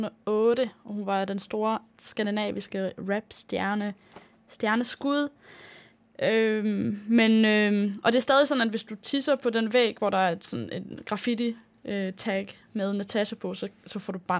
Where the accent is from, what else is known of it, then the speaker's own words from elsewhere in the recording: Denmark; born there; Norwegian is a second language; also born or lived in Norway; For jeg er født i Danmark, så flyttet jeg til Norge, jeg lærte meg norsk. Og så flyttet jeg tilbake til Danmark for å gå på videregående på en rar internatskole.